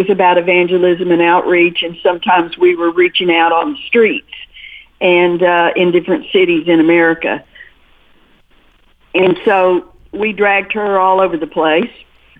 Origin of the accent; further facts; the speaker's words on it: San Angelo, Texas, United States; also born or lived in Lubbock / Henderson; No, I grew up in West Texas, actually, in San Angelo, Texas, and then my parents moved to Lubbock.